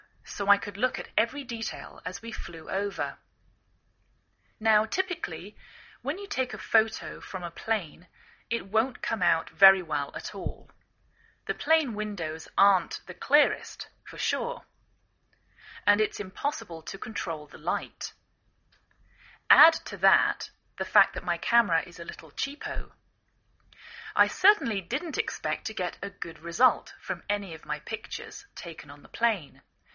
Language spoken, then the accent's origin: English; England, United Kingdom; now in United States